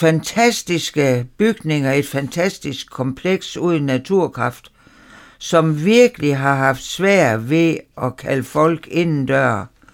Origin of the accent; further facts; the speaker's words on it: West Jutland, Denmark; det tror jeg blandt andet har noget at gøre med her, hvor vi bor som vestjyder.